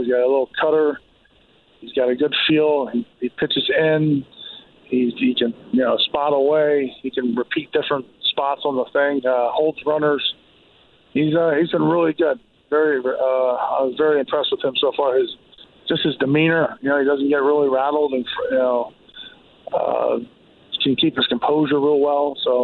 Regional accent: Pennsylvania, United States; it's close to home, and where I grew up in Pennsylvania, and so I get to see my brothers and my mom and dad.

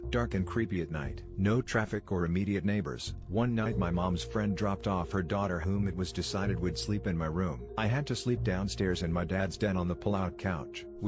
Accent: Hawaii, United States; I grew up in Hawaii, and one evening on Christmas Eve I was quite young, still young enough to believe in Santa Claus.

